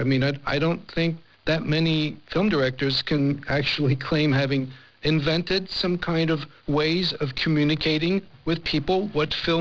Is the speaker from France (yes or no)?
yes; France; I was raised in France by my mother